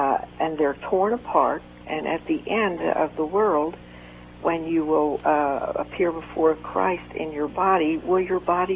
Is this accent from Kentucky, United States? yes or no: yes; Kentucky, United States; I'm from Kentucky.